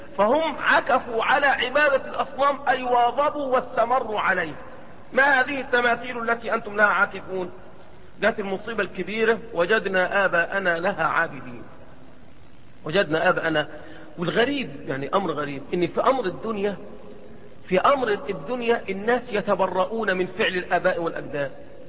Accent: Egypt; مرة انا كنت مسافر اسيوط عندنا في مصر

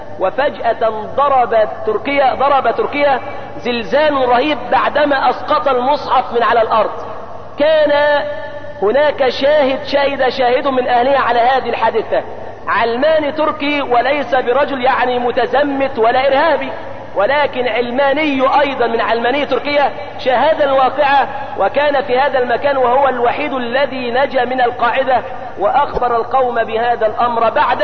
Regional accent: Egypt; ونحمد الله أننا عندنا في مصر والحمد لله أن نسبة الحجاب مرتفعة في مصر

